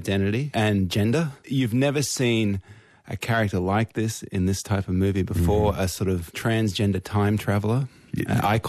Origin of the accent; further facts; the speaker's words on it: Brisbane, Queensland, Australia; we never thought we could make movies because we're from Brisbane